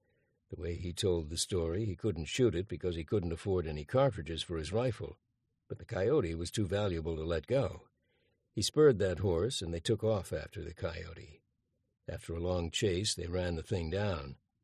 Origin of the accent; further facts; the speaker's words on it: Saskatoon, Saskatchewan, Canada; also born or lived in Floral; People often assume that I come from Floral, but that's not exactly right. I was born there on March 31, 1928, but 9 days later the family moved down the road to Saskatoon.